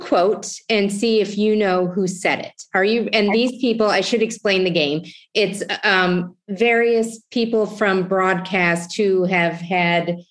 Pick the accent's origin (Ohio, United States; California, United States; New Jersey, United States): Ohio, United States; So let me ask you, because I grew up in Ohio, rural Ohio, and I have a daughter who's growing up in New York City.